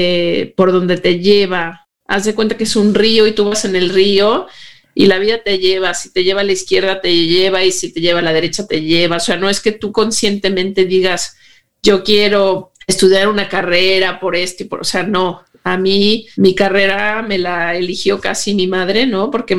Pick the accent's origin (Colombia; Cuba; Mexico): Mexico; moved away as an adult; yo salí de México por lo mismo, porque estaba huyendo de esas emociones